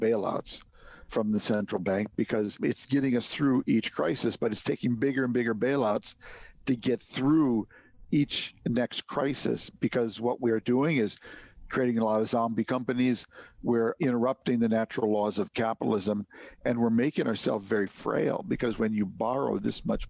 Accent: Minnesota, United States; I'm from Minnesota. I like people to all get along.

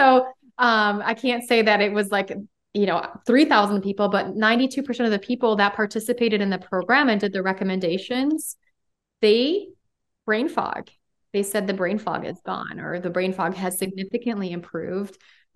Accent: Poland; So I spell my name with a Z because I'm from Poland.

